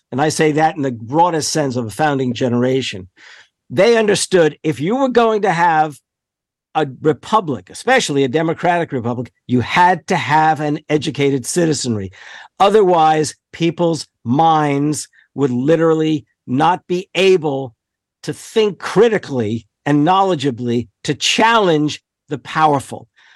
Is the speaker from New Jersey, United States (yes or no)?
yes; New Jersey, United States; I was giving a talk in my home state, well, my state of my childhood, New Jersey, in the Milburn Public Library.